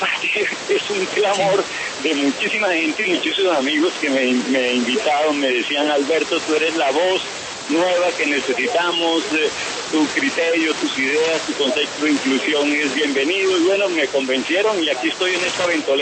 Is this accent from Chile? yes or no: no; Santa Marta, Magdalena, Colombia; born there; also born or lived in Bogotá; es un bogotano por adopción porque nací en Santa Marta.